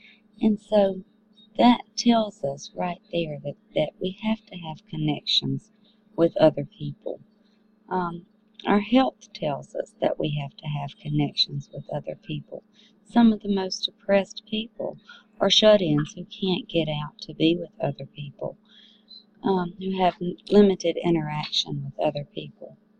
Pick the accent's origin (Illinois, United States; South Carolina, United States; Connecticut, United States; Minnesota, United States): South Carolina, United States; from South Carolina in the United States